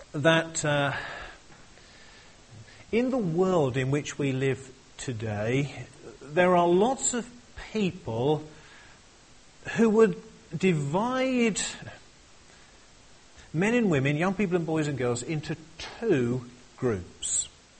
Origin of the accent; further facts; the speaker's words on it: East of England, United Kingdom; I'm from Suffolk.